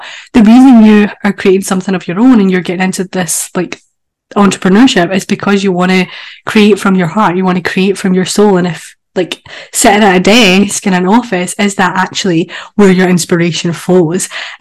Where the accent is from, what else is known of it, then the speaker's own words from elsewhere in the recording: Scotland, United Kingdom; you're the Florida version and I'm the Scottish version.